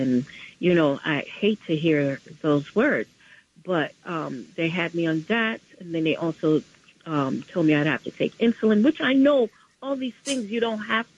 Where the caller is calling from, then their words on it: Bronx, New York, United States; I'm calling from the Bronx.